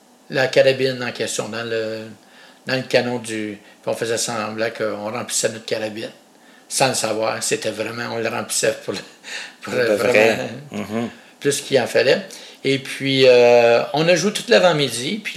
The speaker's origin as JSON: {"language": "French", "town": "Témiscamingue", "region": "Quebec", "country": "Canada", "said": "Moi, je viens de la petite ville de Témiscamingue, qui est aux frontières de l'Ontario, tout près de la ville de North Bay, qui est en Ontario. Et la ville la plus proche, on peut dire, du côté Québec, c'est Ville-Marie, pour préciser un peu."}